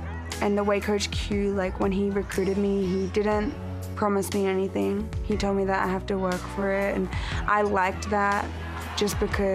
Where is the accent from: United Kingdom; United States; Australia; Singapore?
Australia; Brisbane, Queensland; I'm from Australia and Brisbane. I have 5 brothers and we all played basketball together.